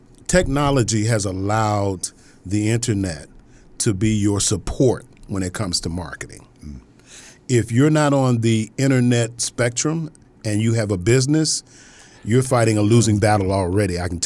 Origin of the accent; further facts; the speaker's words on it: St. Louis, Missouri, United States; when I go from here to my hometown of St. Louis and I'm driving, oh, these guys hate it because I can hear the radio station.